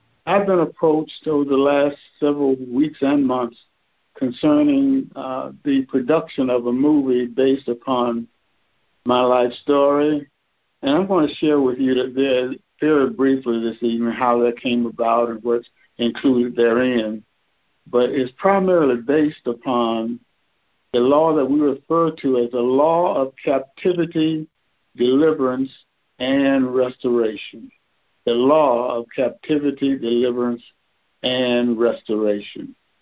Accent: Birmingham, Alabama, United States; growing up in Birmingham, as I said before, it was an all-segregated society.

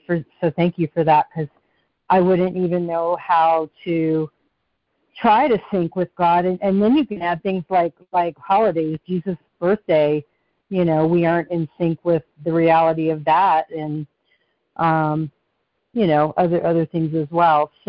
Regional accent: Nacogdoches, Texas, United States; which there were a lot of impoverished little communities around where I grew up in Nacogdoches, Texas.

